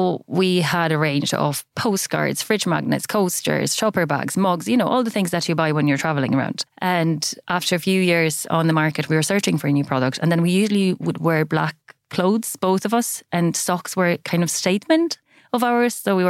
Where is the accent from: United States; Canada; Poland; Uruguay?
Poland; English is a second language; moved away as an adult; I was born and bred.